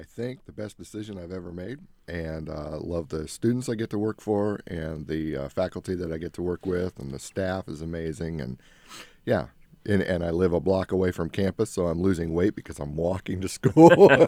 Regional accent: Midwest, United States; But there was a calling to come home, and I grew up in the Midwest. And this gave me the opportunity to get back to my roots.

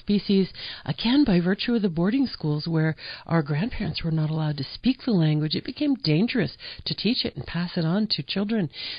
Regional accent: New York, United States; I grew up in upstate New York.

